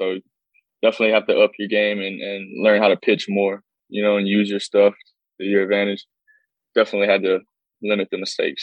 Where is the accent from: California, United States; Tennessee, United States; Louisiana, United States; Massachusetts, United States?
Louisiana, United States; Natchitoches; Well, I'm from Natchitoches, Louisiana, small town. Not a lot to goes on there, so fell in love with baseball pretty quick.